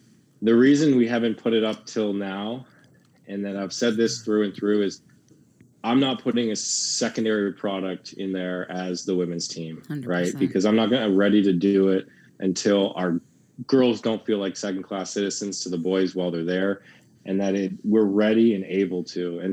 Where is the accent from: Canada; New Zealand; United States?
Canada; So there's no excuses for us to not go for the top of everything, being in Canada and being Canadian.